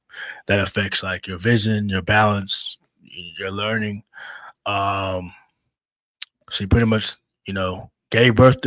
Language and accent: English; Chicago, Illinois, United States; born there; Now, the story about me is I was born in Chicago.